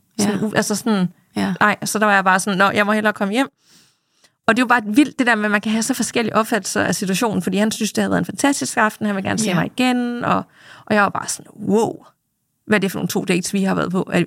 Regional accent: Jutland, Denmark; det er jo inflationstider, jeg er fra Jylland, det er elcykel

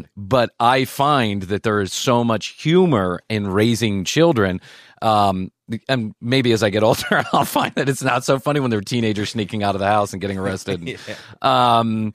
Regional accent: Chicago, Illinois, United States; I grew up in Chicago.

